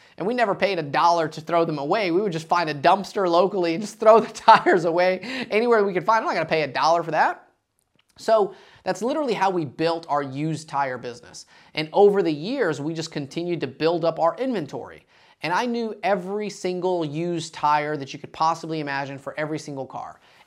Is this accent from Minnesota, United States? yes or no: no; Dalton, Georgia, United States; I grew up in Dalton, Georgia, and the first car that I ever had was a 1960 Buick Invicta.